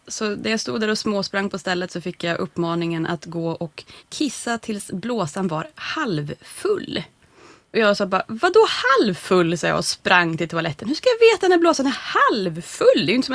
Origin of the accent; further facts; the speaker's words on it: Norrland, Sweden; Det tycker inte jag riktigt om som norrlänning själv